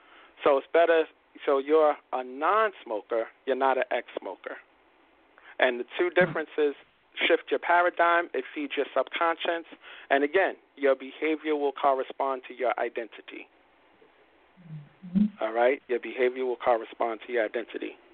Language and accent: English; Brooklyn, New York, United States; I'm from Brooklyn. I'm a guy from Brooklyn. You know what I'm saying? I grew up, you know, Lafayette Gardens.